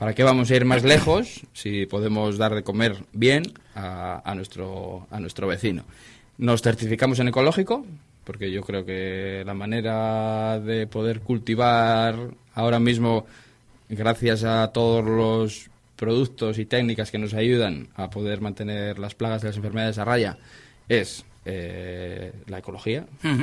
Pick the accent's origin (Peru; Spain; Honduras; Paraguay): Spain; Bien Aparecida, Cantabria; mi infancia transcurrió en la Bien Aparecida, que es donde tengo ahora mismo el proyecto del amigo Artuca, donde está la huerta, y transcurrió entre vacas, porque mis padres eran ganaderos